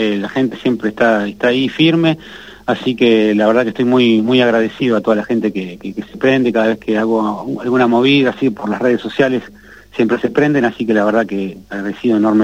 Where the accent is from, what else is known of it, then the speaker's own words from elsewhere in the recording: Miramar, Buenos Aires Province, Argentina; yo nací acá en la Capital Federal y me crié en Miramar, en la costa